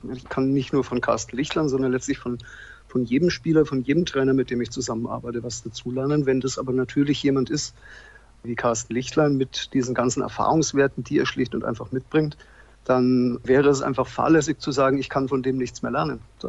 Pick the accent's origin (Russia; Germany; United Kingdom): Germany; Bavaria; Also ich bin in Franken geboren und ich bin in Franken aufgewachsen